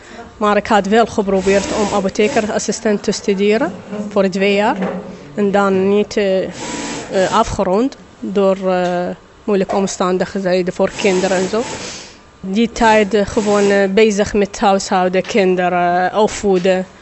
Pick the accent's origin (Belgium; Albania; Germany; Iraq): Iraq; Dutch is a second language; now in Netherlands; ik kom uit Irak. Ik ben vanaf 1997 naar Nederland gekomen als vluchteling. Ik had hier toen Nederland taal geleerd voor 6 maanden.